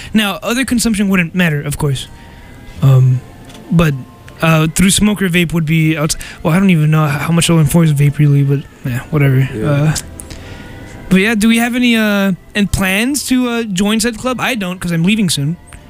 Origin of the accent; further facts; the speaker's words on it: California, United States; You know, I'm from California. I thought it was very loosey-goosey over there.